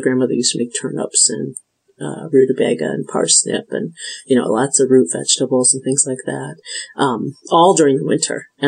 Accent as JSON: {"language": "English", "region": "Michigan", "country": "United States", "tie": "born or raised there", "said": "I grew up in the Midwest. I'm from Michigan originally, and I have German in my background and some, you know, some Northern European."}